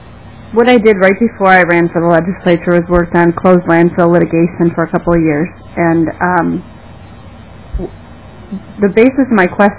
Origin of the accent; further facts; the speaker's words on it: Minnesota, United States; For example, I grew up in Anoka County on the sand plain around a lot of closed landfills